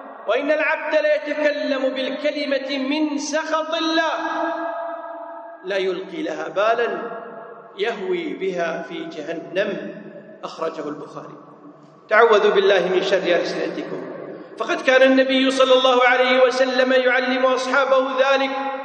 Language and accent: Arabic; Kuwait; يسمون عندنا في الكويت فلان هذر